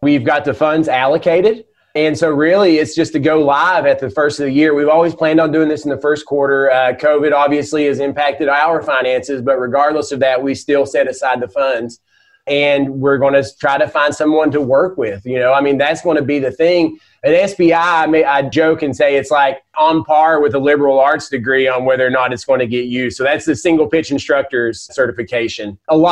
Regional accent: the South, United States; accent: southern; I can go knock on anybody's door with my southern accent and hoobity hoo and just be like, hey, y'all, I'm broke down.

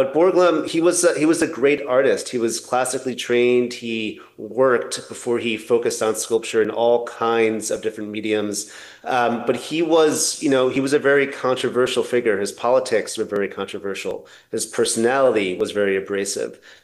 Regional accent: Chicago, Illinois, United States; born there; I was born in Chicago. I have not spent a lot of time in the American South.

